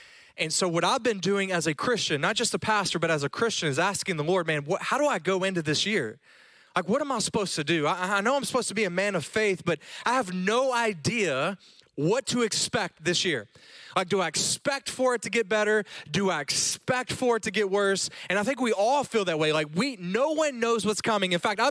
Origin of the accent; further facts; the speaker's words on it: Louisiana, United States; Because I'm a redneck from Louisiana, all right? And so here's the deal. And I'm not Cajun. I'm North Louisiana. So all my life I've heard, oh, well, you're just really East Texas, all right?